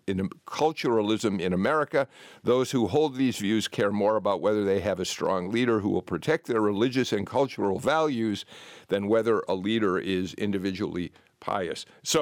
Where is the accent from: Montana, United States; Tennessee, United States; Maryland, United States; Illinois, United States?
Illinois, United States; Chicago; moved away as an adult; now in US South; I guess because I'm a Chicagoan who found myself in the South 35 years ago